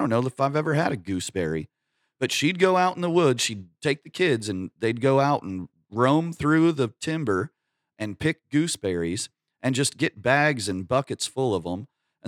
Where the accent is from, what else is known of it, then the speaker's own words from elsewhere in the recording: North Platte, Nebraska, United States; also born or lived in Sabetha; my mom and dad and I moved from Sabetha to North Platte, Nebraska in like 76, I think.